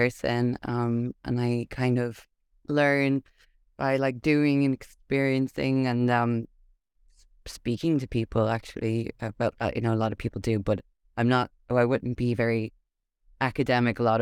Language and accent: English; Ireland; maybe indicative of, you know, myself as an Irish person, that I really didn't have the language for the thing I was searching for.